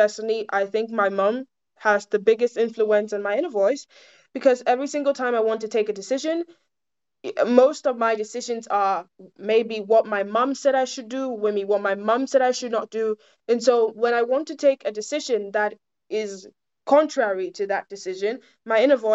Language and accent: English; Ghana; first language Twi; English is a second language; my always comes in my mother language, that is Twi.